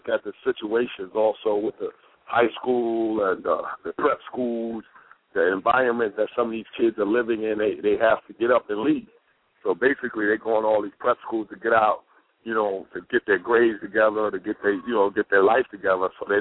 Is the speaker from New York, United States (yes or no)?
yes; New York City, New York, United States; I grew up in Left Back City, which was, you know, which wasn't a bad day, but it wasn't the greatest, but it wasn't bad. You know, so, you know, I wouldn't want to leave New York